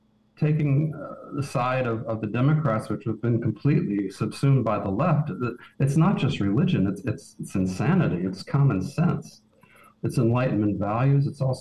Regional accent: Detroit, Michigan, United States; also born or lived in New York; I moved to New York from Detroit, of all places, but I grew up in suburban Detroit. But I moved there in 1982, which was still very much the 70s in New York.

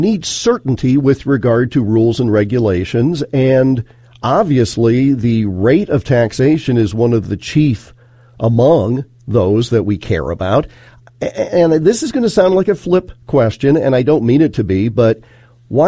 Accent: Iowa, United States; whether it's my home state of Iowa

